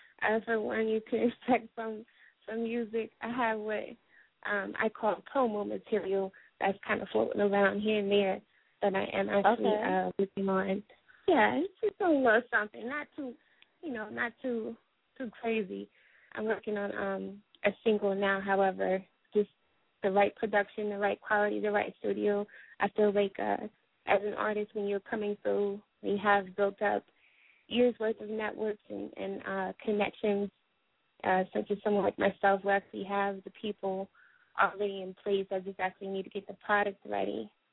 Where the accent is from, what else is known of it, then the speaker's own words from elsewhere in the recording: Killeen, Texas, United States; I'm from the Texas area. So shout out to Killeen, Texas, that's where I'm from.